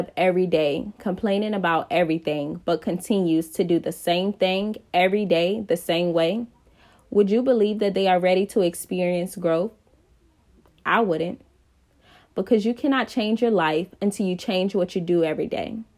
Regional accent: Petersburg, Virginia, United States; I'm 24 years old, born and raised in Petersburg, Virginia.

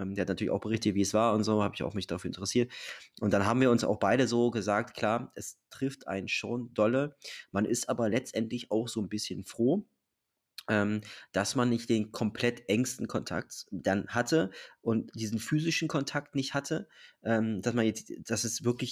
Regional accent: Helmstedt, Lower Saxony, Germany; Der ist kurz vor meinem Heimatort in Helmstedt ist der ums Leben gekommen.

